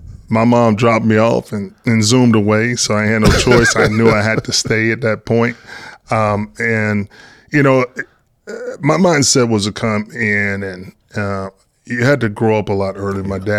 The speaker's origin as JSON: {"language": "English", "town": "Elm Grove", "region": "Texas", "country": "United States", "said": "Well, it's easier to describe. Yeah. Actually from a small town called Elm Grove, Texas. And I went to a small 2A school"}